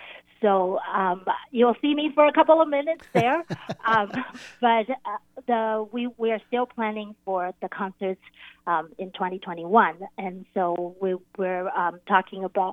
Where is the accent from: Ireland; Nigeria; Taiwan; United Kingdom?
Taiwan; moved away as an adult; now in Seattle, United States; And I grew up in Taiwan. And I was a violin major and a piano minor when I was in school, in the music schools in Taiwan. And I came to the United States when I was 18.